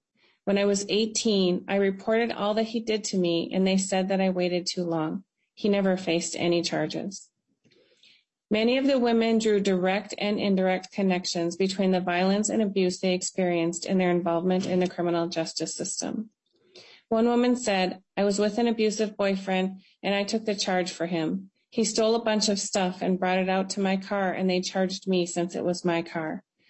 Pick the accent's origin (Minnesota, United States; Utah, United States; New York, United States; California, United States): Minnesota, United States; I'm Eagle Clan, and I'm from the White Earth Band of Ojibwe.